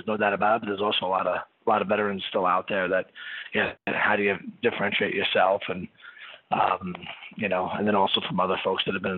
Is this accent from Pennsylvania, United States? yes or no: no; Staten Island, New York, United States; I'm from Staten Island.